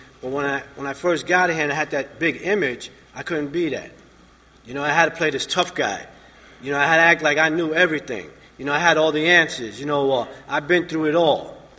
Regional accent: Florida, United States; And I am from South Florida

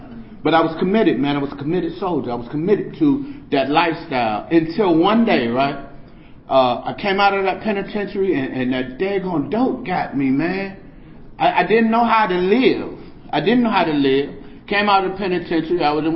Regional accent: Washington, District of Columbia, United States; when I was growing up in Southeast Washington, D.C., and the early 70s

